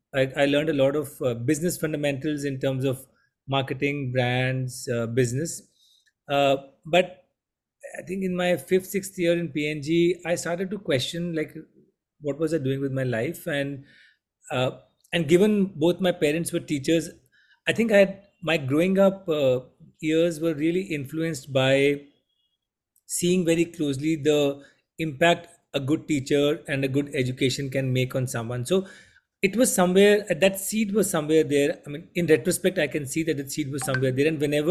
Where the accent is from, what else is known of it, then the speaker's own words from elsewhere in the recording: India; I'm growing up in India. I come from a middle class, lower middle class family.